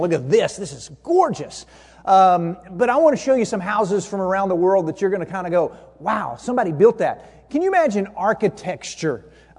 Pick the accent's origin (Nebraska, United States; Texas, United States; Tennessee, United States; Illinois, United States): Texas, United States; Amarillo; We grew up in Amarillo, Texas. We were kind of high school sweethearts, if you want to call it that way.